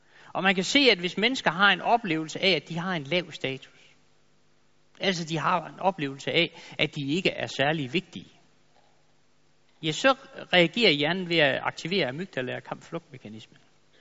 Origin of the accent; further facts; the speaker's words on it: Jutland, Denmark; now in Zealand, Denmark; Jeg er jo jyde, det må jeg sige.